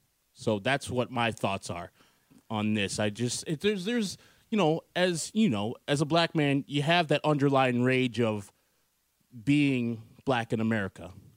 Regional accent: Wheaton, Illinois, United States; I was not raised in the city of Chicago. I'm a suburbanite. I'm from Wheaton.

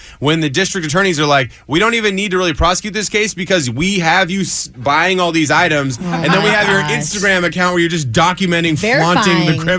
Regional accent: Washington, United States; goes all the way up to where I grew up on the Canadian border?

